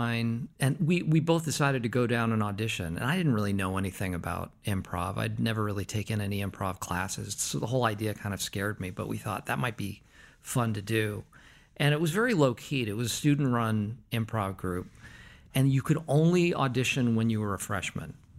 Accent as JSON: {"language": "English", "town": "Concord", "region": "Massachusetts", "country": "United States", "tie": "born there", "said": "I was born in Concord, Massachusetts."}